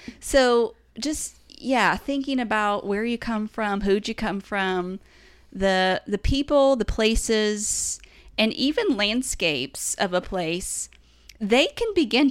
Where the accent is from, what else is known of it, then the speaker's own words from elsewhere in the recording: Tennessee, United States; But, you know, we came from East Tennessee. That's where our our mom our and dad are from.